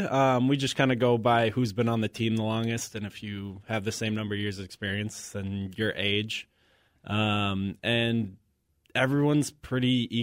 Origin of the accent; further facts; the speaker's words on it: Minnesota, United States; I'm from Minnesota. Okay. The only one. Everyone else is from Wisconsin.